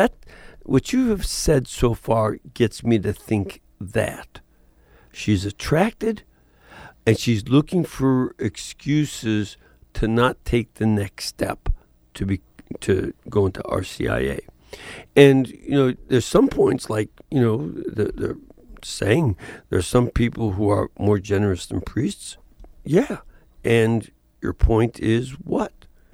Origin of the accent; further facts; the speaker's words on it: Chicago, Illinois, United States; I'm originally from Chicago. I have a lot of that well ingrained within me.